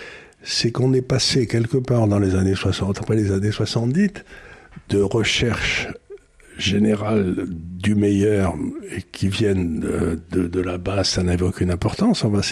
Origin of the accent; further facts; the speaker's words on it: Occitanie, France; quand j'étais enfant, quand j'étais dans le Gers là-bas.